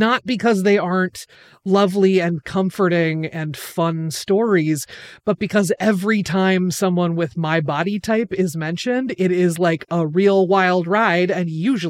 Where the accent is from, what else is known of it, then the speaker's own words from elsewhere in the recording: Portland, Oregon, United States; Powell's Books in my hometown of Portland, Oregon, had a big midnight release party